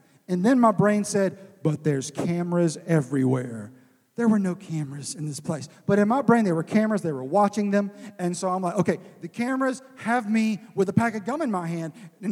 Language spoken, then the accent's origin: English; Florence, South Carolina, United States; I grew up in Florence, South Carolina, and I went to First Baptist Church in Florence, South Carolina.